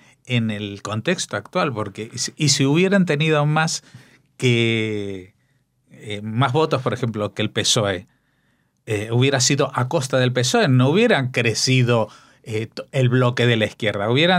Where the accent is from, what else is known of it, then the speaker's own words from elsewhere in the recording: Argentina; born there; moved away; como tú, nací en Argentina, y cuando salí de Argentina